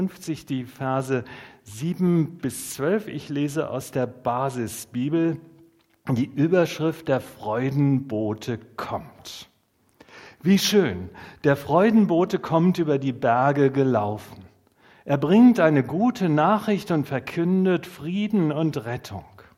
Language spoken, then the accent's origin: German; North Rhine-Westphalia, Germany; ich bin gebürtiger Sauerländer und als Sauerländer freut man sich eher nach innen